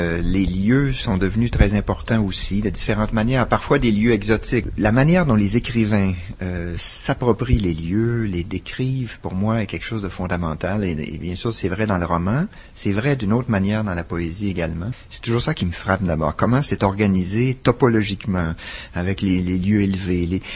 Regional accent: Montreal, Quebec, Canada; born there; je suis né à Montréal, dans un quartier tout à fait central, assez typique

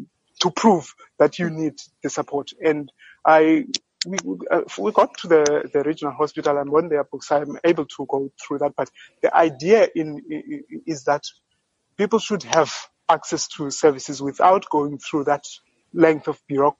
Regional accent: South Africa; I come from South Africa with a high prevalence of HIV.

